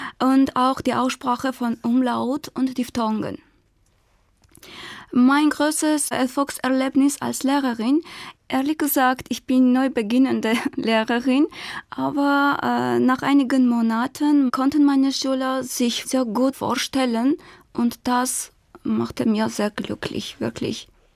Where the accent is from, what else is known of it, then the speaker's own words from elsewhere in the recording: Armenia; ich komme aus Armenien. Ich bin im Jahr 1982 geboren.